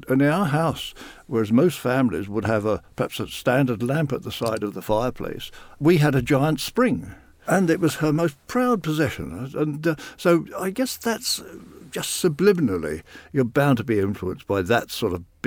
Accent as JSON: {"language": "English", "region": "London", "country": "United Kingdom", "tie": "born there", "said": "I was born in Whitechapel Hospital"}